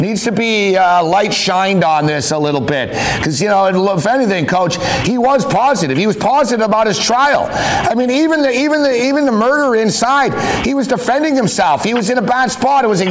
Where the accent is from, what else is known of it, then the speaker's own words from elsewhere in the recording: Montreal, Quebec, Canada; I'm from Montreal. I don't live there now